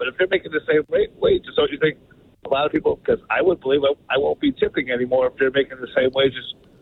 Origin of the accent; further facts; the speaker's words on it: Florida, United States; Now, I am from Florida, and how that relates is when I worked at public supermarkets in high school